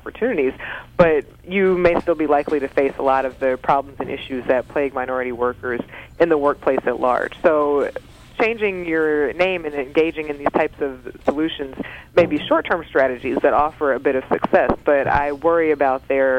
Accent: Georgia, United States; I moved here from Georgia. One of the senators in my home state until he retired was Saxby Chambliss.

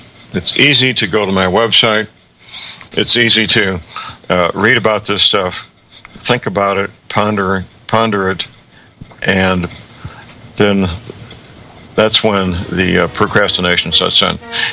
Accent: St. Louis, Missouri, United States; I know in my hometown, St. Louis, on Friday the 15th at 6 p.m., the demonstration is going to be at the Gateway Arch

